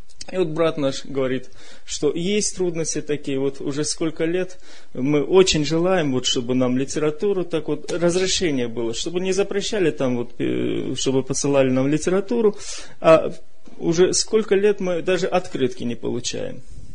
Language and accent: Russian; Azerbaijan; Да, я тоже азербайджанец.